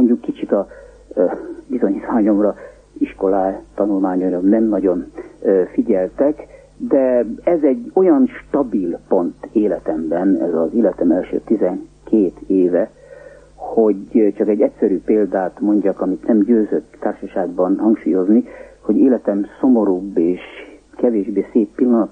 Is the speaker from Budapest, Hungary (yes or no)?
yes; Budapest, Hungary; kispolgári környezetből származom, szüleim színészek voltak, vidéken játszottak, és én Budapesten nevelkedtem